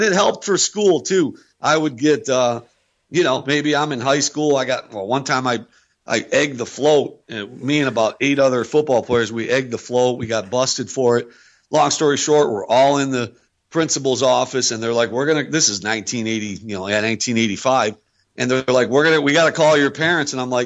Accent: New York, United States; also born or lived in Italy; now in Detroit, United States; we're New York Italians. I mean, we grew up in upstate New York when we came from Italy, and then we just came to Detroit because of the auto industry. But we're 100% blooded Italians.

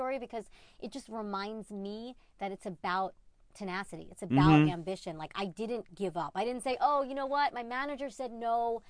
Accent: Brooklyn, New York, United States; shooting in Brooklyn, my hometown, like so excited.

